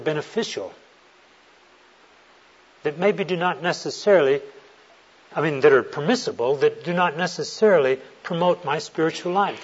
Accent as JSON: {"language": "English", "region": "Texas", "country": "United States", "tie": "born or raised there", "said": "I grew up down in Texas where the rite of passage into manhood was to play football."}